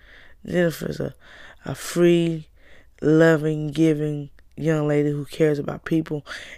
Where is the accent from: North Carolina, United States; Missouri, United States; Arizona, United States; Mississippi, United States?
North Carolina, United States; Winston-Salem; international global messenger from North Carolina. I'm from Winston-Salem.